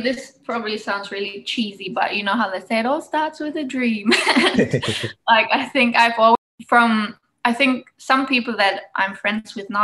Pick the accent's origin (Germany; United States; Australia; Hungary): Germany; my family is a Ford family, like Ford Motor Company, where the area I grew up in Germany, my father worked for Ford